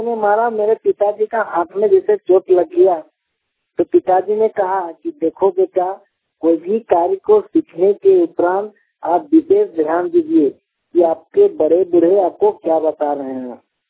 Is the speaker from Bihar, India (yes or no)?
no; Chandrapura, Jharkhand, India; और मैं चंद्रपुरा थाना के अंतर्गत नारला पंचायत का रहने वाला हूँ।